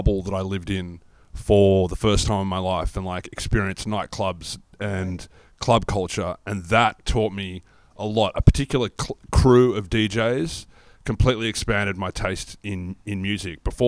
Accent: Sydney, New South Wales, Australia; I always had the idea of I have to get out of Sydney and go somewhere

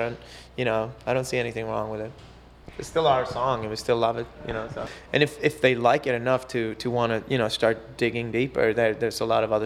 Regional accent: Sweden; I don't think everybody over here necessarily understands that we're from Sweden.

